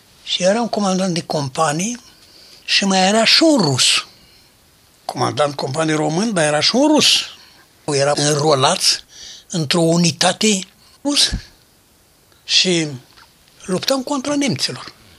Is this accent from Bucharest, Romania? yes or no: no; Berești, Bacău County, Romania; la vreo 20 de kilometri departe de Berești, Sazlău, de unde sunt eu.